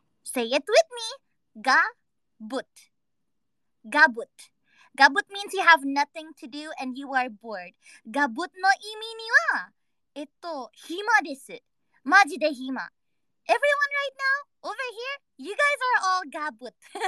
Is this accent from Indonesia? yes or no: yes; Indonesia; English is a second language; I'm from Hawaii. I'm Indonesian. they're bound to be Indonesian tweets, man.